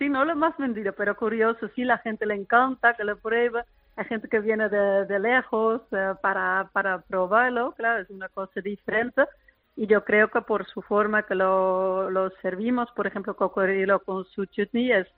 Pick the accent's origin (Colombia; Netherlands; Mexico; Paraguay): Netherlands; Amsterdam, North Holland; Spanish is a second language; now in Málaga, Spain; Y pues llegué a Málaga, que yo soy de Ámsterdam.